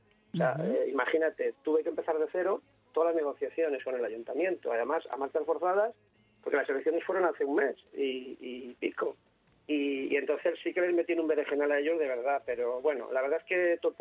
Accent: Langa de Duero, Castile and León, Spain; estuvieron en mi pueblo. Cuando yo tenía 8 años, yo vivía en Langa de Duero y estaba en el colegio.

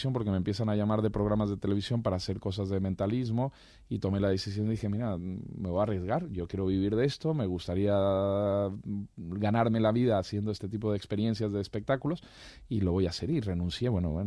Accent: Mexico; born there; Cada uno se fue a estudiar a México y se quedaron a vivir ahí y yo nací en México.

